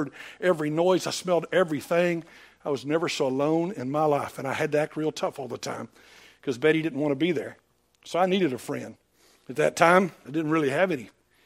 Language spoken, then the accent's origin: English; McEwen, Tennessee, United States; born or raised there; also born or lived in Nashville